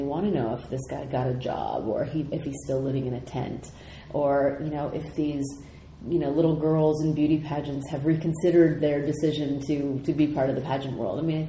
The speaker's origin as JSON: {"language": "English", "town": "Sacramento", "region": "California", "country": "United States", "said": "And the reason why I was so upset by that was because I'm from Sacramento, California."}